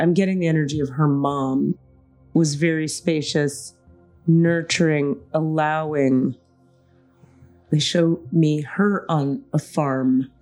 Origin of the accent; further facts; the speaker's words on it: Miami, Florida, United States; there were families in Miami when I grew up in Miami that I would go hang out with.